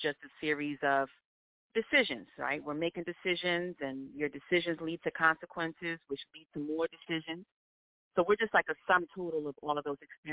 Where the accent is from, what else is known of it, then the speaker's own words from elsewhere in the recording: Paterson, New Jersey, United States; also born or lived in Los Angeles; now in Bronx, United States; Well, I mean, I'm originally from Patterson. Not born, but I was raised